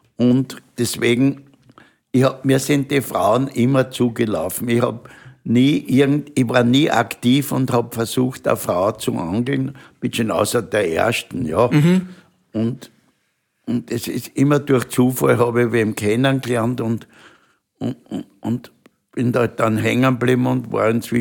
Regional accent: Vienna, Austria; Ich bin ein Wiener und ich bin stolz drauf.

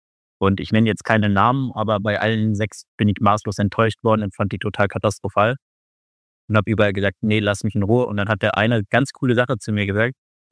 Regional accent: Mainz, Rhineland-Palatinate, Germany; born there; now in Wiesbaden, Germany; Ich bin jetzt gute 31 Jahre jung und komme gebürtig aus Mainz, wohne aber mittlerweile auf der schönen anderen Rheinseite in Wiesbaden

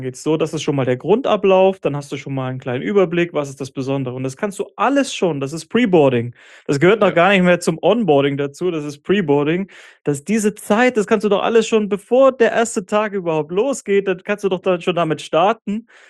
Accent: Leipzig, Saxony, Germany; Ich komme ja ursprünglich aus Leipzig

